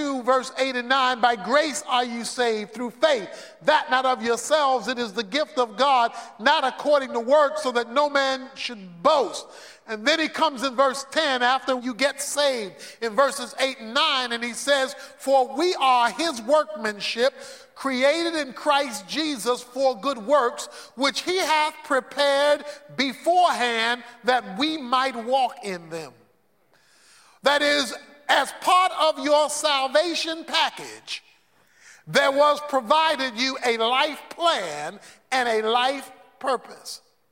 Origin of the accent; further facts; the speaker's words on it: Baltimore, Maryland, United States; as a boy growing up in Baltimore, and that was regularly go on Sunday afternoon drives.